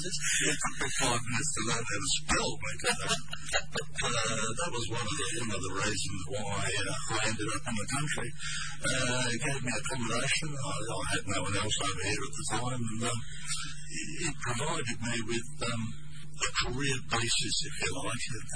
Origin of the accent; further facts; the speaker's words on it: United Kingdom; moved away as an adult; Well, as you may have noticed from my accent, because I arrived here in 1972 from good old Blighty